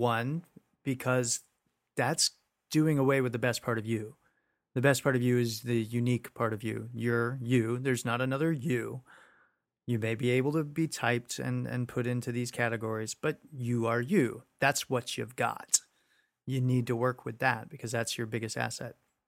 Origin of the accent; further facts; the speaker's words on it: Georgia, United States; But again, I'm from Georgia originally.